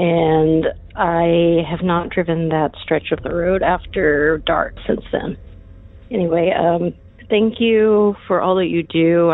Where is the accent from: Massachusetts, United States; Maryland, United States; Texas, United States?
Texas, United States; I'm from Texas.